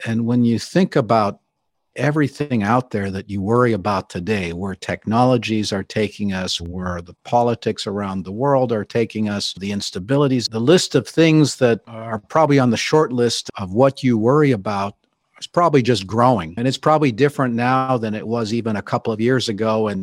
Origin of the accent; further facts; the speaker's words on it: California, United States; First, I grew up in California.